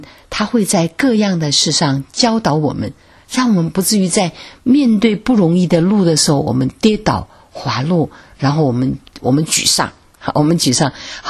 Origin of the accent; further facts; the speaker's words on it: China; 特别是我发现，特别是我们中国人哈，因为这只有一个，大家都只有一个孩子